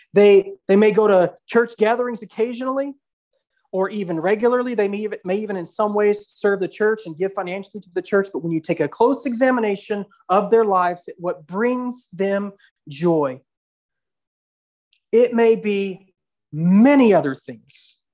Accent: Odessa, Texas, United States; also born or lived in Midland; now in Hobbs, United States; I was born and raised in Odessa, lived in Midland, and now I live in Hobbs. It's the only place I've ever lived.

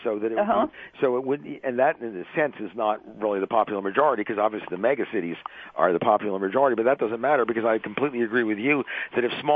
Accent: New York, United States; born there; I was born in New York, so let's let New York rule the world.

